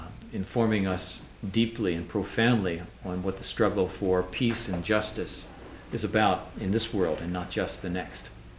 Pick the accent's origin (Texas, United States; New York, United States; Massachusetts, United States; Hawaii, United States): New York, United States; New York City; I'm from New York City.